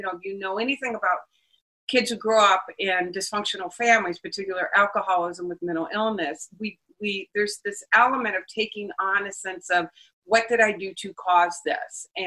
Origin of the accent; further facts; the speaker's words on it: Wisconsin, United States; I grew up in Wisconsin, and my dad moved back south to Louisiana, and one by one took kids with him.